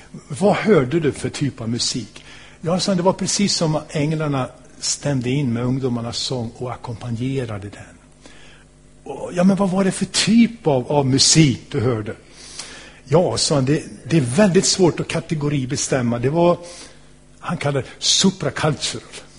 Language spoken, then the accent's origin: Swedish; Borlänge, Dalarna County, Sweden; jag kommer ju från Borlänge